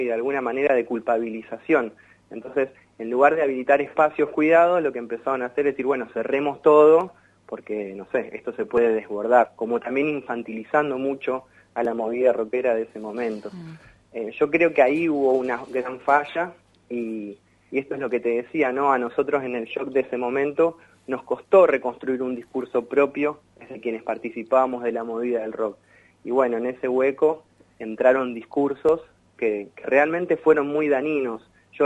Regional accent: Berazategui, Buenos Aires Province, Argentina; yo soy de Berazategui puntualmente, varios ahí del conurbano en zona

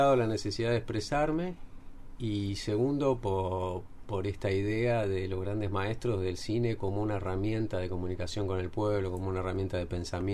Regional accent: Iguazú, Misiones, Argentina; moved away as an adult; yo salí de Iguazú, te imaginás, no estoy hablando allá del principio de los 90, un mundo completamente distinto

